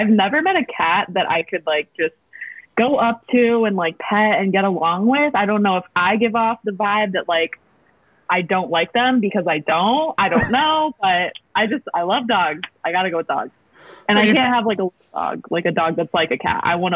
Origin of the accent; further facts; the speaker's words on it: Chesterfield, Missouri, United States; I grew up in St. Louis, obviously. I grew up in Chesterfield, which is like, that's the suburbs.